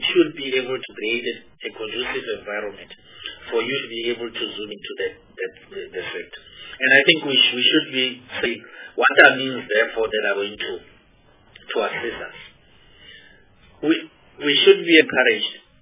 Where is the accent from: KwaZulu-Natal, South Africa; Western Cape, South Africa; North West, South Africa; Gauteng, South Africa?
North West, South Africa; I'm from Northwest, Minister.